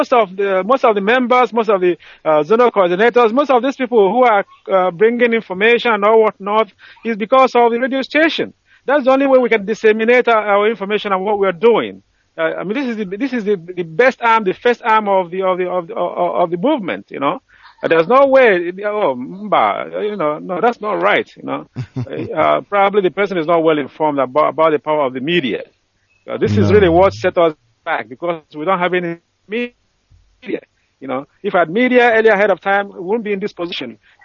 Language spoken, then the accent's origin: English; Ubahezaji, Imo, Nigeria; now in Los Angeles, United States; from Ubahezaji, in Imo State, or local government, Biafra land. I'm calling from Los Angeles.